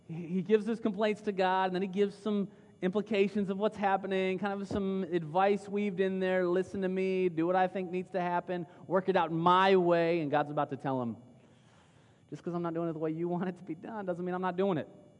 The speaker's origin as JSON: {"language": "English", "region": "Texas", "country": "United States", "said": "I came from Texas where our biggest concern was, I really want you to get to know non-Christians."}